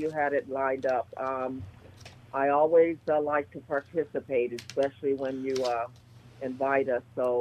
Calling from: North Hollywood, California, United States; Yes, I can. I'm from North Hollywood.

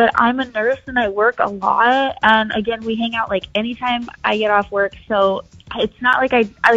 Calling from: Chesapeake, Virginia, United States; Hi, Shaggy and Natalia. … I'm calling from Chesapeake.

